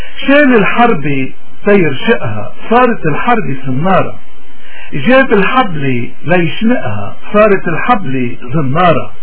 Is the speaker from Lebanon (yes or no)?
yes; Lebanon; قديش نحن اليوم بحاجة كلبنانيين تحديدا وكمسيحيين بشكل أدق إنه نرجع على سلاح الإيمان